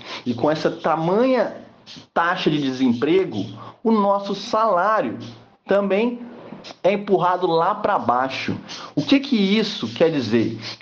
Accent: Uberaba, Minas Gerais, Brazil; born there; atualmente sou servidor na Secretaria de Desenvolvimento Social aqui de Uberaba, cidade onde eu nasci.

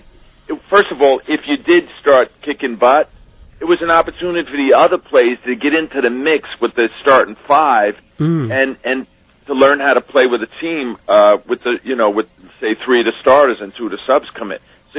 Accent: Bronx, New York, United States; also born or lived in Rockland County, United States; We grew up in the Bronx, and then we finally moved out of the Bronx when I was a junior, and I went to school junior and senior year in up in Rockland County.

